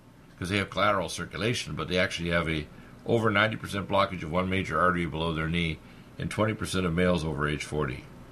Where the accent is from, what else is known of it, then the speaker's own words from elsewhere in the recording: Canada; moved away as an adult; also born or lived in Detroit, United States; now in United States; See, you got to remember, I was born in Detroit, but the first 20 years or so of my life was in Canada, so I'm basically like a stealth American.